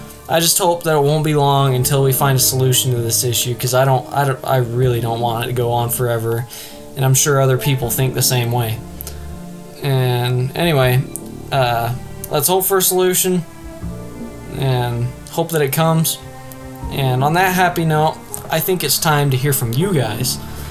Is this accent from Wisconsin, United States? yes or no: no; Idaho, United States; In my home state of Idaho, though, the state really gave me hope about everything with school and sports and all.